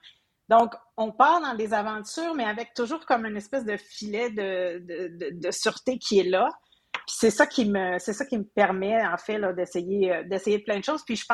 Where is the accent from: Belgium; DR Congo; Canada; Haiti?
Canada; Greenfield Park, Quebec; moi, je viens d'une ville, la rive sud de Montréal, qui s'appelle Greenfield Park, qui fait maintenant partie de Longueuil. La particularité de cette ville-là, c'est que c'était surtout anglophone. Donc, très, très vite, l'anglais, ça fait partie de ma vie.